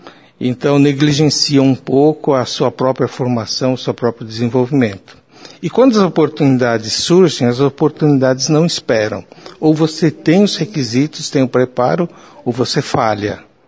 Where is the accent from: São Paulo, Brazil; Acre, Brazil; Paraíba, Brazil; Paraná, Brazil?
Paraná, Brazil; Maringá; eu nasci numa cidade interior, cresci em Maringá, e na época que a minha família mudou-se para Maringá, Maringá é uma cidade sem energia elétrica, sem ruas pavimentadas, sem água encanada